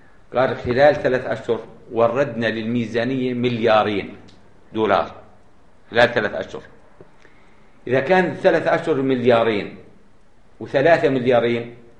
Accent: Jordan; لماذا عندنا في الأردن إنه كل الموظفين الآن جملة واحدة بما فيهم أستاذ الجامعة لا تجد واحد يكفيه مرتبه؟

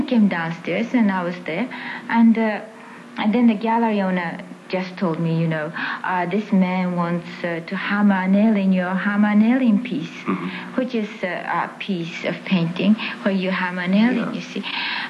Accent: Tokyo, Japan; I mean, I come from Tokyo and all that, you know.

